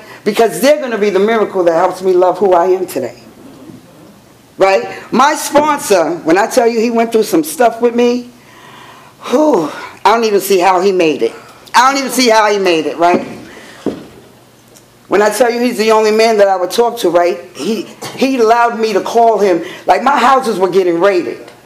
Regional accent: New York, United States; I'm from New York. He told you where I'm from.

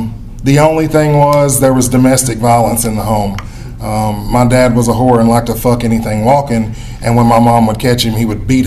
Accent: Tennessee, United States; So I'm from East Tennessee.

